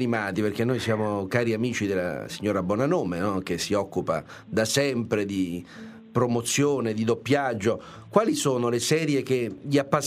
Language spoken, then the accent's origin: Italian; Rome, Lazio, Italy; ci ha fatto conoscere a Roma, da romani, qualcosa che non conoscevamo.